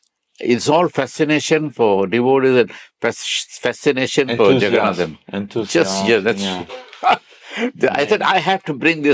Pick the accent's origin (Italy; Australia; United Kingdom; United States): Italy; Well, let me tell you, because I grew up in Italy, in the West.